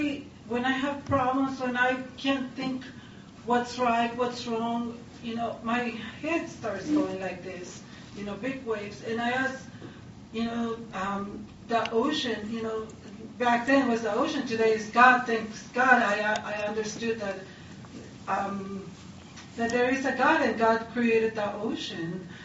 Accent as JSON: {"language": "English", "town": "Ensenada", "region": "Baja California", "country": "Mexico", "tie": "born or raised there", "said": "And I'm from Ensenada, Mexico, and I grew up in the ocean."}